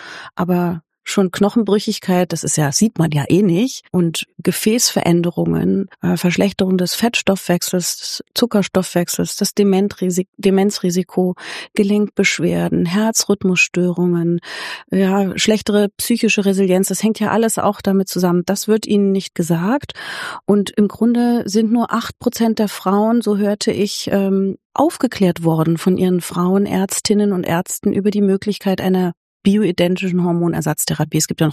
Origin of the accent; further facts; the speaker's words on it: Berlin, Germany; ich komme aus Berlin jetzt